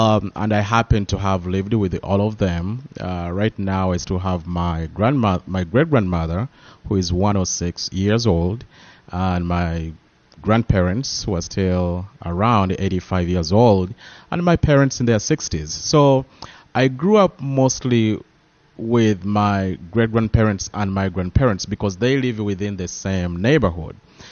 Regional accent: Uganda; I was born and raised in Uganda, that is on the East African coast.

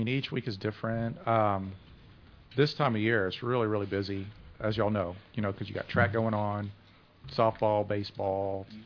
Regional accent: Port Arthur, Texas, United States; So finished up there and came on back to Texas. I grew up in Port Arthur.

